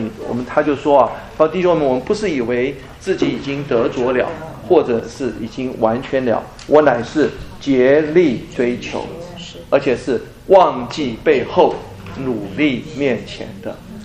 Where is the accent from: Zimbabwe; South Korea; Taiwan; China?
Taiwan; 因为你们知道我从台湾来的嘛